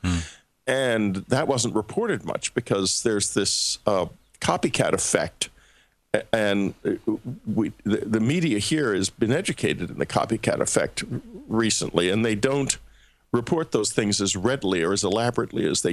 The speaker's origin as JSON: {"language": "English", "region": "Texas", "country": "United States", "said": "I've known Rick Perry's, being a Texan, I've known Rick Perry's political career for years"}